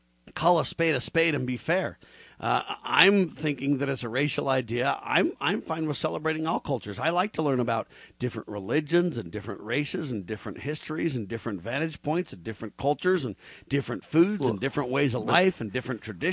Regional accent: United States; You ready? I'm an American.

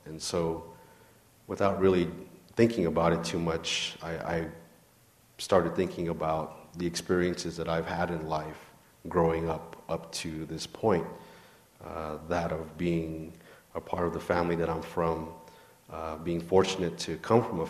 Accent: Flagstaff, Arizona, United States; I spent part of my youth there, but also partly growing up in Flagstaff, Arizona.

